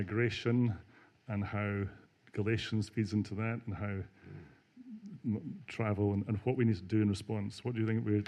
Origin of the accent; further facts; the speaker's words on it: Scotland, United Kingdom; accent: Scottish; moved away as an adult; also born or lived in Singapore / Malaysia; Well, I'm a migrant. You might tell by the lilt of my Scottish accent.